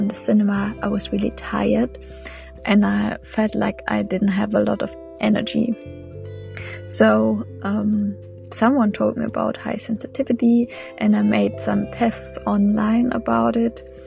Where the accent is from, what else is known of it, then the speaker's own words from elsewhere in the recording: Germany; English is a second language; Today I record my second episode in English. For all newcomers, as you can hear, I'm not English, I'm German.